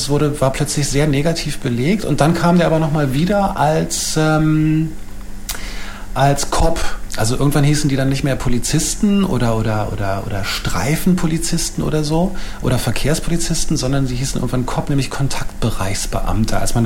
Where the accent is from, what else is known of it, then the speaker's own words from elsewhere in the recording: Berlin, Germany; Ach nee, als Berliner sagt man ja nicht nämlich, sondern nämlich.